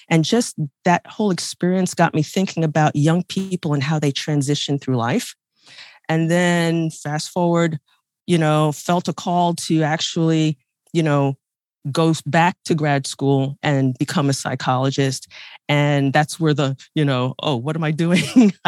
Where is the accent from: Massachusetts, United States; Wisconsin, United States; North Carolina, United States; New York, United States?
New York, United States; Bronx; I was born in the South Bronx, raised by Bronx, New York, raised by a single mom who immigrated from Jamaica.